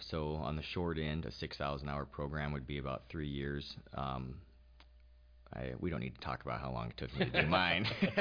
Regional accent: Homer, Alaska, United States; now in Anchorage, United States; I grew up in Homer, lifelong Alaskan. I grew up cleaning carpets and painting houses. That was the family business. Graduated high school, moved to Anchorage

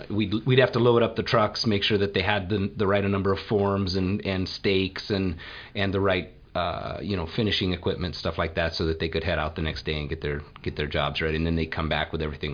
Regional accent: Anchorage, Alaska, United States; So I was actually born here in Anchorage. I grew up in Spinard, and I grew up in Spinard in the 70s.

